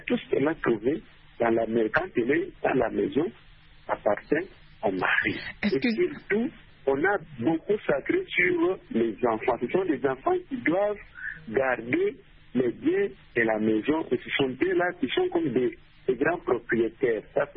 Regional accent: DR Congo; chez nous, en République démocratique du Congo

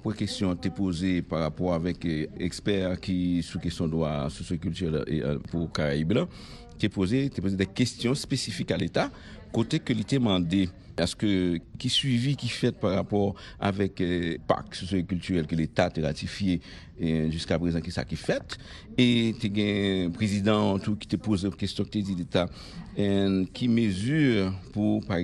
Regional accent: Haiti; Nous t'es venir en tant qu'haïtien pour nous jeunes

